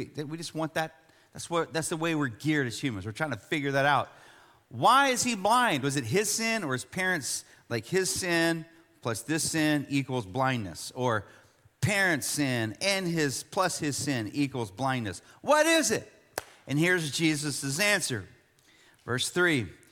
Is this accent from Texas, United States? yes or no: yes; Buda, Texas, United States; when I came to San Marcos, which I didn't come very far. I grew up in Buda